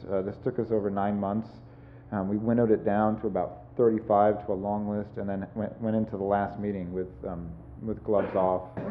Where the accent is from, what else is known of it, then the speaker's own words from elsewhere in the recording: California, United States; I'm actually from California, so it's really nice to be back here.